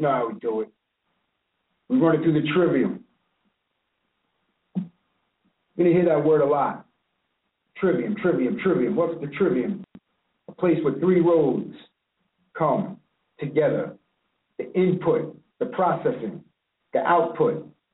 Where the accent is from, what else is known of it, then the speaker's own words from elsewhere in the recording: Long Island, New York, United States; a Long Island legend. I'm from Long Island.